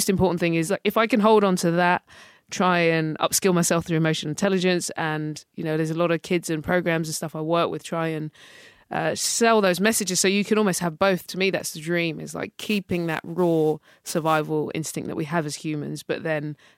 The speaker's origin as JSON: {"language": "English", "region": "London", "country": "United Kingdom", "tie": "born or raised there", "said": "well, I grew up near Loughborough Junction, you've got Mike's Field Estate and stuff like that."}